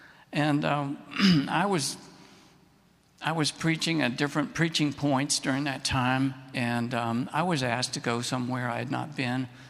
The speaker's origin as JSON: {"language": "English", "country": "United States", "said": "So I got there, and you know, I'm an American, so I got there on time"}